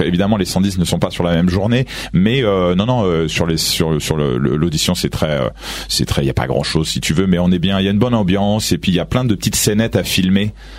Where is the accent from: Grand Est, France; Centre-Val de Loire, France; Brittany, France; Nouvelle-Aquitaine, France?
Centre-Val de Loire, France; Chartres; also born or lived in Paris; Moi, je suis originaire de Chartres, dans le 28, et ça fait 15 ans que j'habite à Paris.